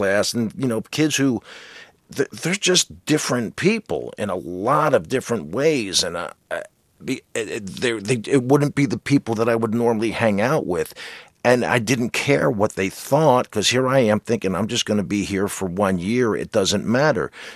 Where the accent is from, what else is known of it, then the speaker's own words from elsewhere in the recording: New Jersey, United States; I'm a jock from New Jersey.